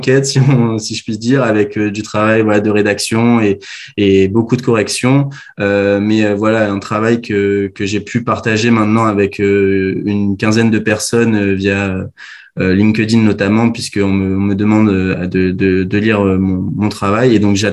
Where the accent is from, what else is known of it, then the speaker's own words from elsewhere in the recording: Kourou, French Guiana, France; Parce que je suis guyanais, étant né à Kourou, c'était important pour moi, même à 7 000 km du département, de continuer à mettre en avant la Guyane.